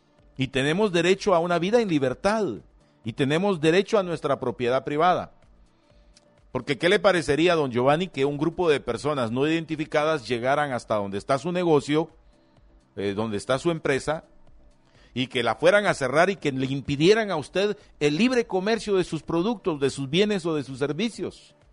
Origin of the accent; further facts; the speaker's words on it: Huehuetenango, Guatemala; ¿Cómo no voy a querer que mi gente de Huehuetenango, que mi gente de Acatenango, de Aguacatán